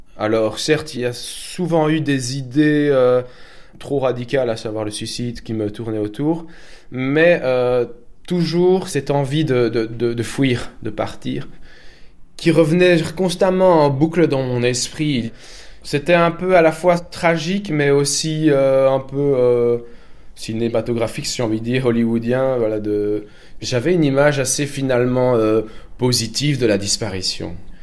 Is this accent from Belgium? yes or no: yes; Belgium; j'ai 35 ans, je suis belge